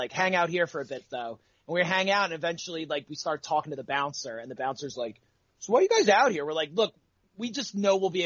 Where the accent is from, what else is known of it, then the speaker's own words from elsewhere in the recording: New Jersey, United States; sorry, I'm